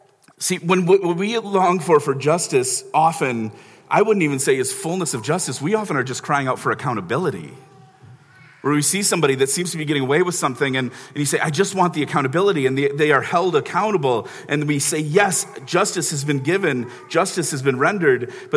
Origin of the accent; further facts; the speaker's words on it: Chicago, Illinois, United States; because I grew up in Chicago, where you know it's dirty.